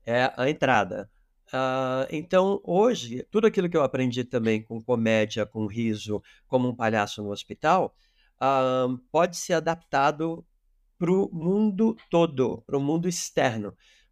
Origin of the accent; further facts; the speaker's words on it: Brazil; Eu vim do Brasil para cá para estudar teatro musical.